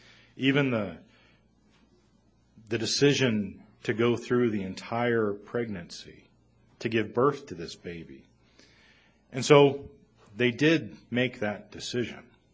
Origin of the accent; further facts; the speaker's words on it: Texas, United States; now in Colorado, United States; this sermon was inspired by something that where I grew up in Texas was the second most important thing to religion.